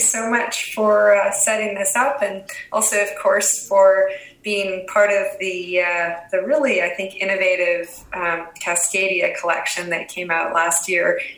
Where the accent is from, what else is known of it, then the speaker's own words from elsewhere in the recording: Port Clements, British Columbia, Canada; also born or lived in Queen Charlotte / Terrace; So I grew up on Haida Gwaii in the Queen Charlottes, in both Port Clements and in Queen Charlotte City.